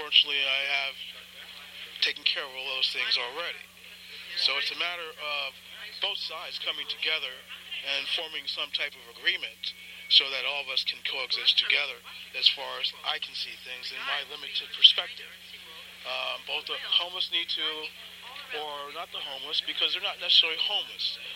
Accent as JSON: {"language": "English", "region": "Northeast", "country": "United States", "lives_now": "California, United States", "said": "I'm from the East Coast, Northeast Coast. I recently arrived in California back in February, and I fully intend to retire in Santa Cruz."}